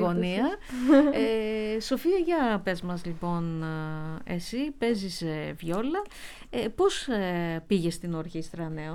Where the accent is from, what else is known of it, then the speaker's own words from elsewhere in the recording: Heraklion, Crete, Greece; Την πατρίδα μου.